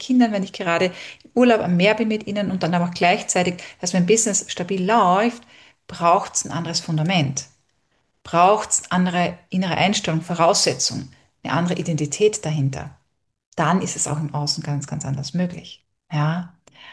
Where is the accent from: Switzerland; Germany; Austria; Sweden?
Austria; wir sind dann in Österreich auch bei meinen Eltern. Ich bin ja aus Österreich.